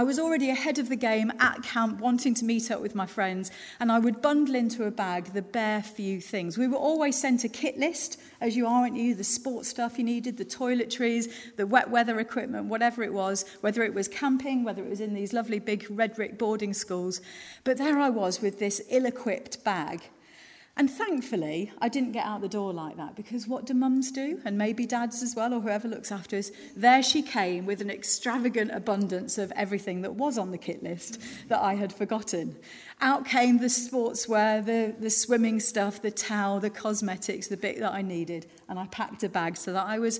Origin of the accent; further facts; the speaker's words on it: Leicester, East Midlands, United Kingdom; I grew up in Leicester.